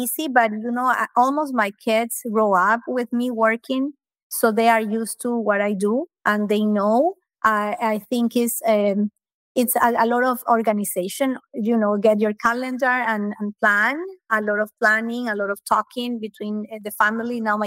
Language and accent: English; Ecuador; English is a second language; moved away; I'm from Ecuador. I live here by nobody. Everybody's in Ecuador